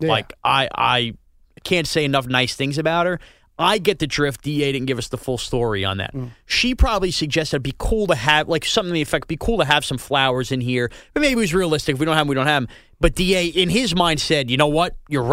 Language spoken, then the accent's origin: English; New York, United States; We both live on Long Island, and we grew up on Long Island.